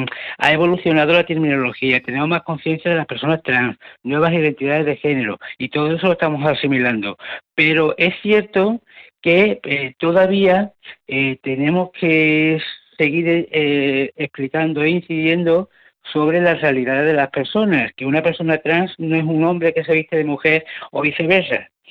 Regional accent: Andalusia, Spain; yo como andaluz y en un medio, que es en este querido medio andaluz de Andalucía

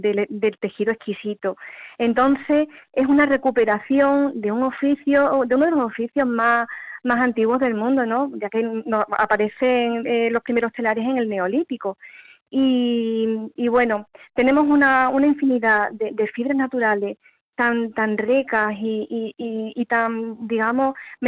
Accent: Castilblanco de los Arroyos, Andalusia, Spain; Yo soy de Castilblanco de los Arroyos, tengo mi taller aquí en Castilblanco, en Castilblanco de los Arroyos

